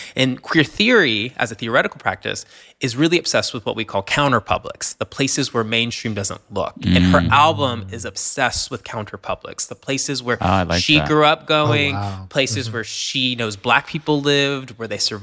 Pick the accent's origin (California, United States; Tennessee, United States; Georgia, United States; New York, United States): Tennessee, United States; Nashville; And I grew up in Nashville around country music.